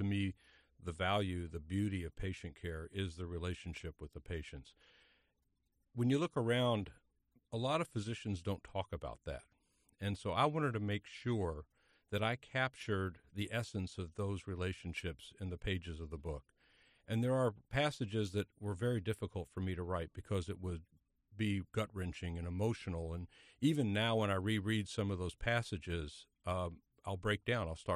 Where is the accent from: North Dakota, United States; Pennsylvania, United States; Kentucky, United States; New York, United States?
Kentucky, United States; I looked around. I'm from Kentucky.